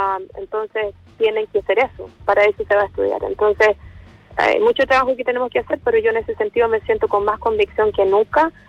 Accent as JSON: {"language": "Spanish", "country": "Chile", "moved": "yes", "said": "30 años atrás, cuando yo me fui de Chile, esto no existía."}